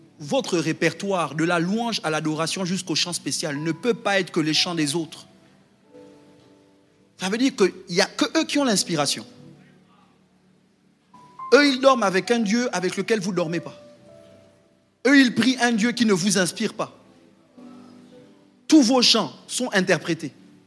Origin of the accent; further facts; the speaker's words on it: Port-Gentil, Ogooué-Maritime, Gabon; J'ai grandi à Port-Gentil